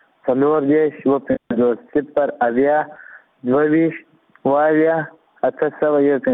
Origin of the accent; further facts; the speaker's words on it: Kandahar, Afghanistan; زه د کندهار ولایت نه یم، د نورانی مې اوسیدونکی یم،